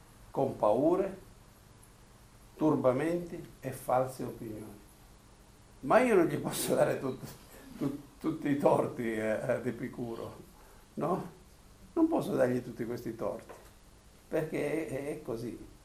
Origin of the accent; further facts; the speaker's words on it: Calabria, Italy; Mi ricordo un po' il mio paese, cioè quasi tutti disoccupati, in piazza a raccontarci. E invece c'era forse l'antica abitudine dei greci, perché il mio paese sotto c'è Sibari